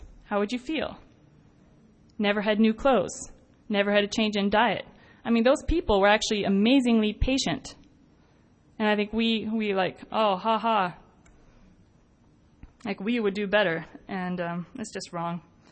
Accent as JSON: {"language": "English", "country": "Kenya", "tie": "born or raised there", "said": "I grew up in Kenya and went to boarding school there."}